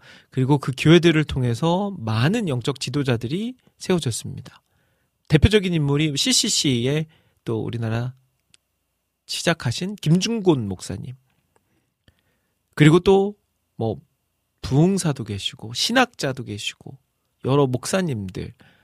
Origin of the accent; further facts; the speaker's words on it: Iksan, North Jeolla, South Korea; 그리고 저의 고향 익산에도 한 곳이 있습니다.